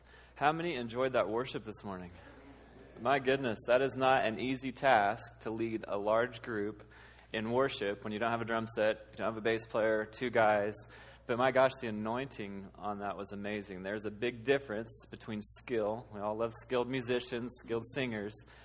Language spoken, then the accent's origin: English; Wichita, Kansas, United States; now in Kansas City, United States; And the Lord transitioned us out, moved us to Kansas City. I'm born and raised in Wichita.